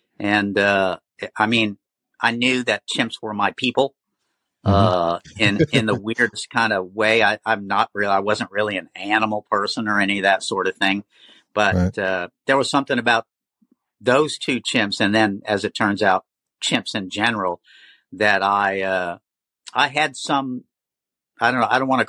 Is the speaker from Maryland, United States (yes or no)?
no; Boston, Massachusetts, United States; also born or lived in Florida / North Carolina / New Jersey / Oklahoma; now in San Francisco, United States; No, I'm actually from Boston, and my dad was in the military, so we did a lot of travel, international as well as, you know, we've lived in a bunch of states, Florida, North Carolina, New Jersey, Massachusetts a couple of times, and Oklahoma.